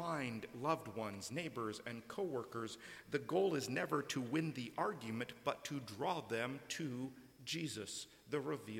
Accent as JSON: {"language": "English", "region": "British Columbia", "country": "Canada", "tie": "born or raised there", "also_born_or_lived": "Kitimat, British Columbia", "said": "I was born in Kitimat, British Columbia, the northern coast of BC. I don't identify as coming from Kitimat. I identify as coming from Vancouver Island. That's where I was raised."}